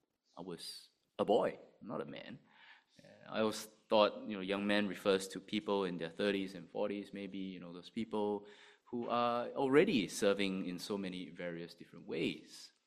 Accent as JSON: {"language": "English", "country": "Singapore", "tie": "born or raised there", "lives_now": "Sydney, Australia", "said": "it's here in Singapore, there's no reason why I should move anywhere else."}